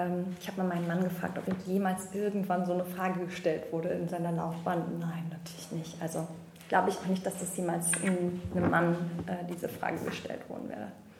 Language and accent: German; North Rhine-Westphalia, Germany; ich komme aus der Nähe von Köln.